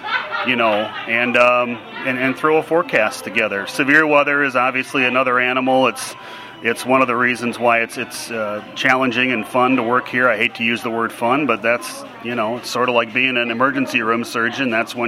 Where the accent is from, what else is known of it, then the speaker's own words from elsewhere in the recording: Le Mars, Iowa, United States; I'm from Lamar, so the ice cream capital was Blue Bunny.